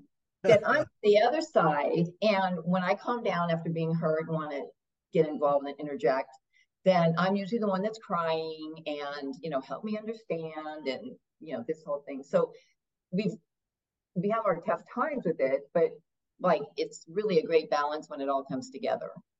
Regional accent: New York, United States; I was raised in a home where we didn't talk religion at all. I was raised on the East Coast in New York.

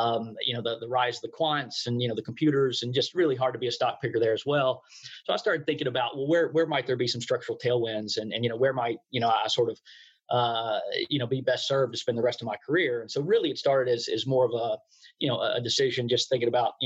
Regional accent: Glasgow, Kentucky, United States; also born or lived in New York; I think I might be the first grain and cattle farmer turned venture capitalist. Grew up a little town called Glasgow, Kentucky.

